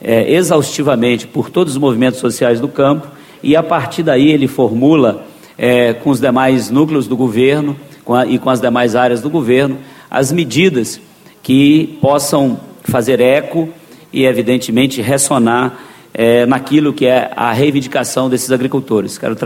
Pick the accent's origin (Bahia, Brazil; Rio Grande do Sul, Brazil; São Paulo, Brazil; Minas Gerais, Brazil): Minas Gerais, Brazil; como mineiro, tê-lo aqui, né, em Minas Gerais